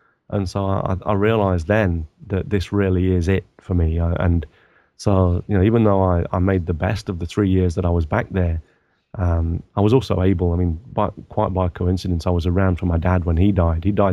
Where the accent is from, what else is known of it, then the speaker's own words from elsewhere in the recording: England, United Kingdom; now in Japan; I don't intend to go back to England. As much as I love England as my sort of my motherland, or you know, my home country, I just love Japan more